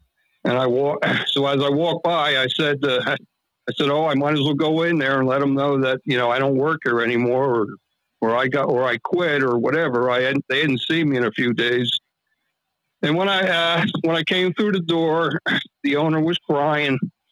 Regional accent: New Jersey, United States; I grew up in South Jersey, like Brad said, right there near Cherry Hill.

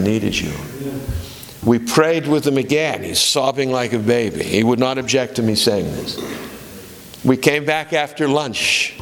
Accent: Boston, Massachusetts, United States; I come from Boston. We're downtown types.

